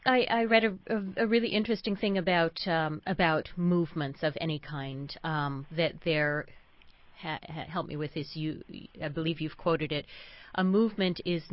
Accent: Los Angeles, California, United States; I grew up in Los Angeles, and it just struck me, when I was in the public school system there, we went on regular field trips to, say, dairy farms

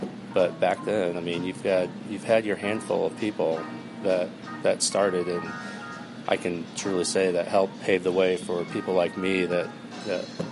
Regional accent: Indiana, United States; I'm from Indiana, born and raised northern Indiana, and I came down to Indianapolis where I had some friends and family members

